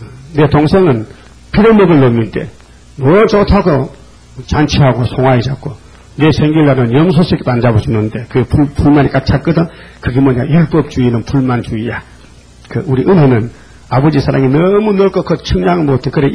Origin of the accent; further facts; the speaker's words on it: North Gyeongsang, South Korea; 근데 우리 고향은 아주 시골 골짜기인데 주 안개를 지나서 군위로 가다 보니까요.